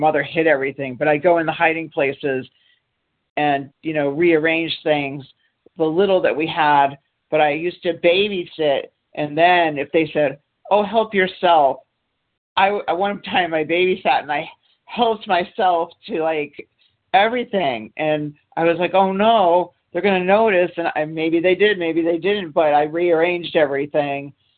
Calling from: Boston, Massachusetts, United States; I'm calling from the Boston, Massachusetts area this morning.

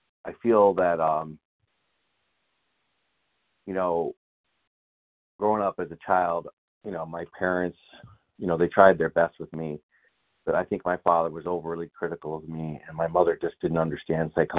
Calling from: Los Angeles, California, United States; Los Angeles, headed, I guess, back to Michigan, not really sure.

